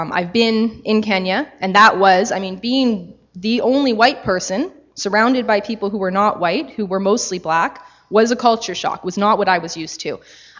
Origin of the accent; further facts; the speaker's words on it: Canada; the thing I find so strange as a Canadian